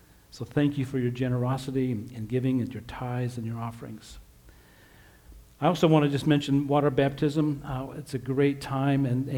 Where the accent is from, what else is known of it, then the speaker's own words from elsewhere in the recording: Utah, United States; born there; I was born in Utah.